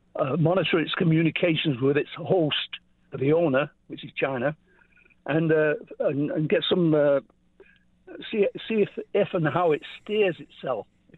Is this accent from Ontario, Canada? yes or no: yes; Orangeville, Ontario, Canada; I'm from Orangeville, Ontario.